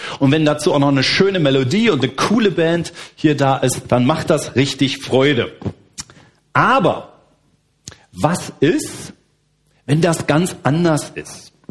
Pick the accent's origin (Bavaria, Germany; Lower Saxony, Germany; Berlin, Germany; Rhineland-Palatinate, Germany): Berlin, Germany; davor habe ich 24 Jahre in Berlin gelebt. Also ich bin Berliner, da sind wir aufgewachsen und habe ich meine Kindheit erlebt.